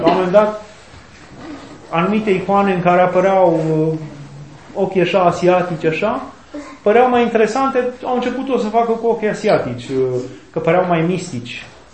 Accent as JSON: {"language": "Romanian", "region": "Moldavia", "country": "Romania", "said": "Și am întâlnit foarte mulți oameni care erau din Moldova și apoi noi suntem moldoveni"}